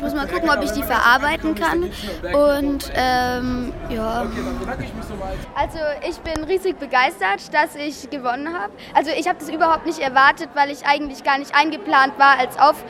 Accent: Schweinfurt, Bavaria, Germany; ich werde ungefähr in einem Monat 14. Und ich komme aus Schweinfurt, aber trete für Würzburg hier an.

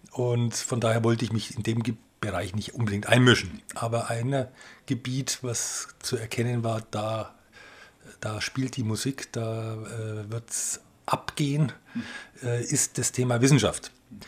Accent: Nuremberg, Bavaria, Germany; now in Munich, Germany; Ich selbst bin aus Nürnberg, war 16 Jahre lang Geschäftsführer des damals noch sehr ehrenwerten, starken Stadtmagazins Plärrer. Hatte mich dann 1998 nach München dann

